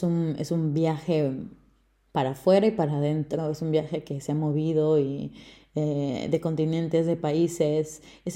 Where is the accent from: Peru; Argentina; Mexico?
Peru; Pero he tenido la dicha de viajar mucho en mi país. Esos fines de semana largo, esos feriaditos, le he sacado yo el jugo, como decimos en el Perú.